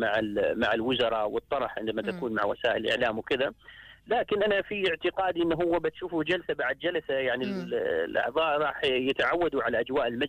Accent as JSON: {"language": "Arabic", "country": "Oman", "said": "تقصير في تقديم الخدمات الصحية عندنا في عمان"}